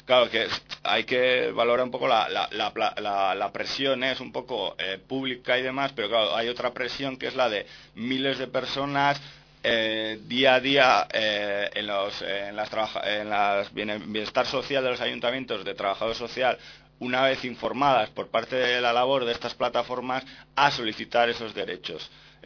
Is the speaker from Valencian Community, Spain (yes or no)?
no; Irún, Basque Country, Spain; por ejemplo, en mi pueblo, en Irún